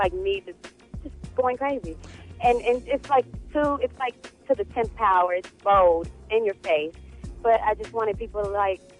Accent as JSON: {"language": "English", "town": "Kansas City", "country": "United States", "tie": "born or raised there", "said": "I grew up in South Central. Mm-hmm. I grew up in Kansas City."}